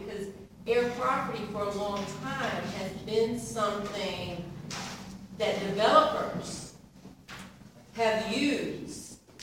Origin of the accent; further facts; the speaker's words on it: Tallahassee, Florida, United States; I'm from Tallahassee.